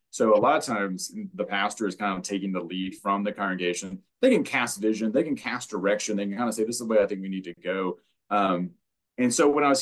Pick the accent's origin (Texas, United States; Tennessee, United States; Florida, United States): Texas, United States; Longview; I got called back to my hometown in Longview, Texas, where I am now, to pastor the church that I grew up in.